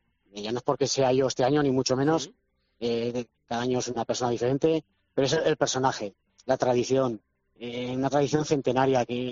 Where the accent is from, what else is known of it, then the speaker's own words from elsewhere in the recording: Tarazona, Aragon, Spain; Bueno, tengo 51 años y soy de aquí, de Tarazona, con todo el orgullo.